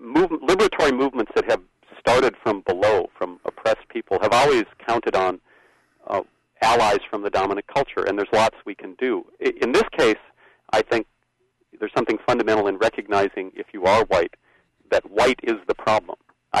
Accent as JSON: {"language": "English", "region": "North Dakota", "country": "United States", "said": "Actually, I come from North Dakota, which is, you know, an extremely white part of the world."}